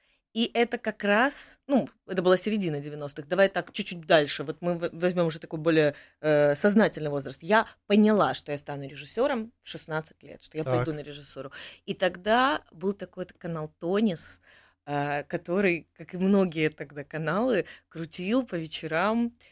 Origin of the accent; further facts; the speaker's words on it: Kyiv, Ukraine; Я как киевлянка, наверное, вот мне кажется, что я знаю просто 70% Киева.